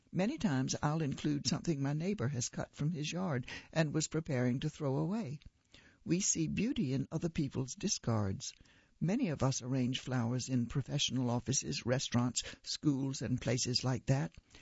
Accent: Midwest, United States; When I was growing up in the Midwest, asparagus was never on the menu at our house.

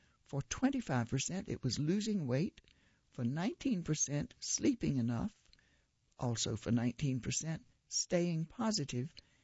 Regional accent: Midwest, United States; When I was growing up in the Midwest, asparagus was never on the menu at our house.

